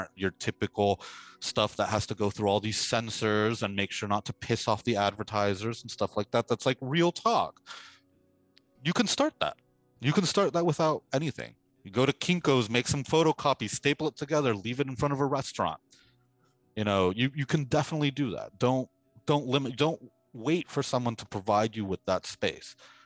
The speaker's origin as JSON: {"language": "English", "town": "Miami", "region": "Florida", "country": "United States", "tie": "born or raised there", "said": "Growing up in Miami, which is like, I think now reaching almost 70% Hispanic or Latino, that's the norm."}